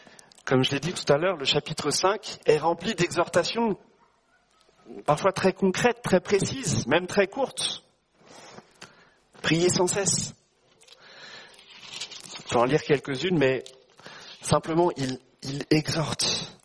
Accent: France; moi, en tant que bon français, je suis aussi suisse, mais c'est le côté français

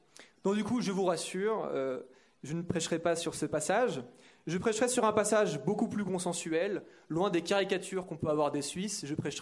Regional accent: Lyon, Auvergne-Rhône-Alpes, France; je suis de Lyon, donc en France, fan de football

